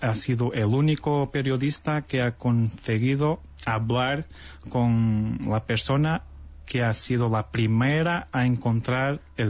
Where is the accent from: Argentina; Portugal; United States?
Portugal; Spanish is a second language; Soy el primero portugués.